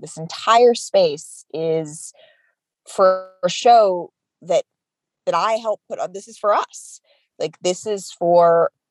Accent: California, United States; it's been a shift from growing up in the Bay Area

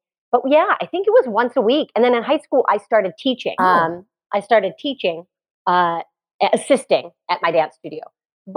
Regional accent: Kentucky, United States; I went to NKU, Northern Kentucky University, a little college in my hometown, where they said you need to speak and sing.

